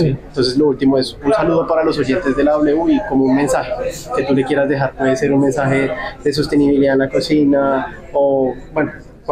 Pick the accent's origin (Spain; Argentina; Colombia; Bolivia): Colombia; nosotros, también como colombianos, vivimos en un trópico